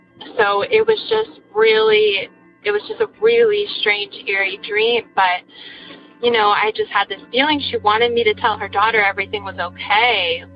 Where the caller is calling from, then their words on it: New Hampshire, United States; I'm calling from New Hampshire.